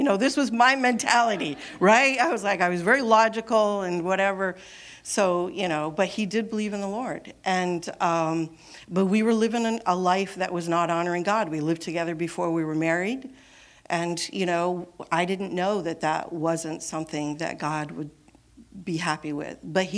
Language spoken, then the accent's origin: English; Vermont, United States; I grew up in Vermont.